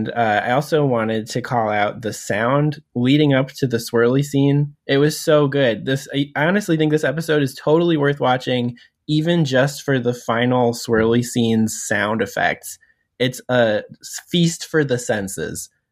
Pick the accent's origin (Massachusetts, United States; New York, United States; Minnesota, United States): Minnesota, United States; Sopranos, sorry, I know some people are sticklers about it, but I'm from Minnesota.